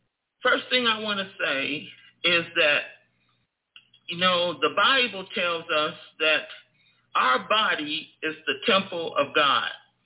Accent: United States; born there; was going to be in America, where I was born. I'm an American.

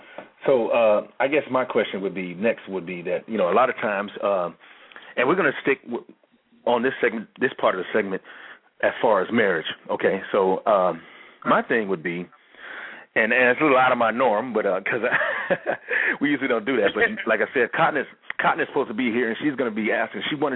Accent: Kansas City, United States; As you know, I'm from Kansas City as well, and we're broadcasting from Kansas City.

